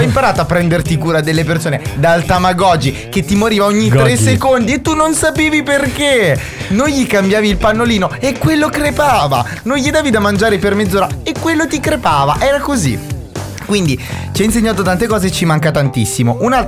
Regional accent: Bologna, Emilia-Romagna, Italy; Io sono una bolognese

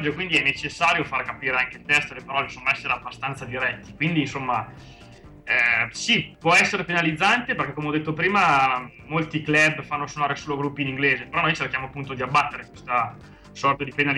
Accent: Bozzo, Lombardy, Italy; Siamo di Bozzo, in provincia di Mantova.

